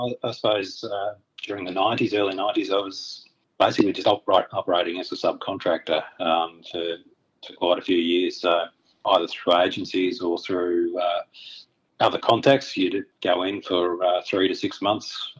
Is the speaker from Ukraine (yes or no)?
no; Ballarat, Victoria, Australia; now in Gladstone, Australia; Yeah, I was originally from Ballarat, moved out to and grew up on a farm out in country of Victoria, moved back to Ballarat when I very first started working as a cadet, and then, from there, Melbourne, a few other places in country of Victoria, and then 1995, found myself in Gladstone